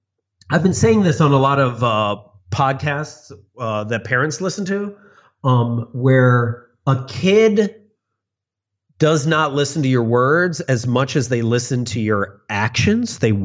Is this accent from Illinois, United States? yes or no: yes; Illinois, United States; I grew up in the suburbs of Chicago.